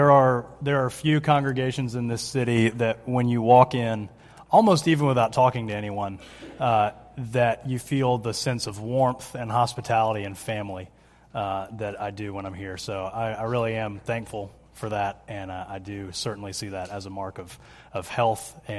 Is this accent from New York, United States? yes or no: no; Roswell, Georgia, United States; now in Lakeland, United States; I came down from Atlanta, where my wife and I grew up in the same city, just northeast of Atlanta, little, not so little town called Roswell.